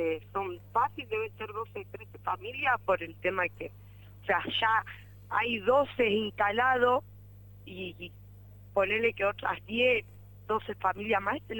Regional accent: Casilda, Santa Fe, Argentina; Somos gente de Casilda.

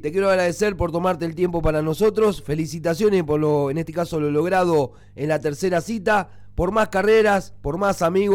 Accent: Fuentes, Santa Fe, Argentina; en este caso que yo también soy de Fuentes

